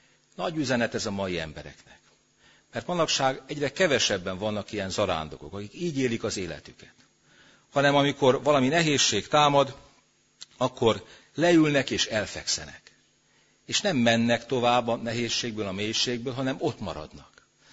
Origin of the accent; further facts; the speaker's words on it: Hungary; Tehát legyünk büszkék arra, hogy mi református magyarok vagyunk